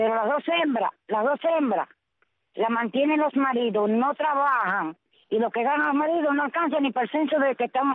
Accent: Cuba; estoy reclamando mi derecho como ciudadana cubana

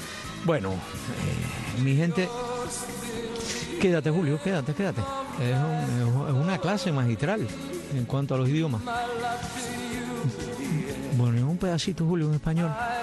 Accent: Cuba; Mi Cuba, cuánto te quiero, mi tierra

